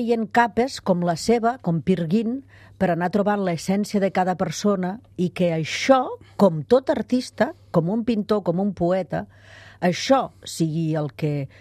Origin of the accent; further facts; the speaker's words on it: Andorra; Soc andorrana i segueixo treballant en aquest país amb NIE i una X davant del número d'identificació d'estrangers.